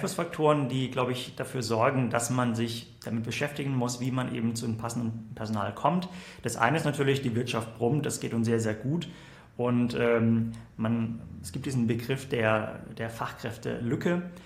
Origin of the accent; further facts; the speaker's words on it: Southern Germany, Germany; now in Berlin, Germany; Ich bin Mitte 30, bin eigentlich aus Süddeutschland und deswegen auch sozusagen auch als Berliner Gründer ein bisschen eher konservativ.